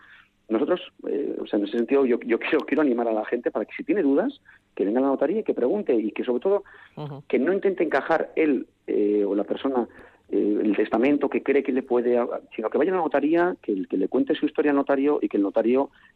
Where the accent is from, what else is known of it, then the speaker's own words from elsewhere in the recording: Basque Country, Spain; los que más libertad ahora mismo podemos decir que tenemos somos los vascos